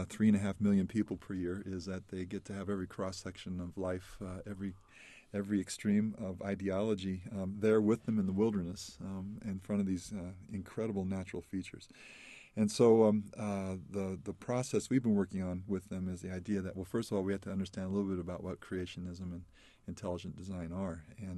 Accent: Iowa, United States; and we grew up in Iowa, and my parents always made sure that we got out to the national parks on both the east and west coasts

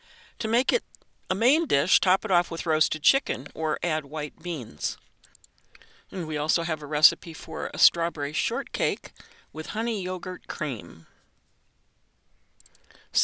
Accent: Nassau County, New York, United States; Like many children growing up in Nassau County, New York, I played soccer as much as, if not more than, Little League baseball, and eventually played high school soccer.

